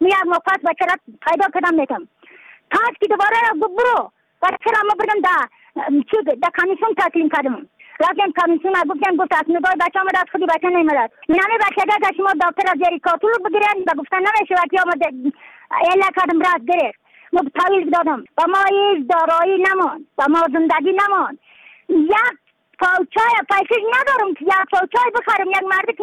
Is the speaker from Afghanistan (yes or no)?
yes; Badakhshan, Afghanistan; از بدخشان هستم مرکز بدخشان ولسوالی اتل پایان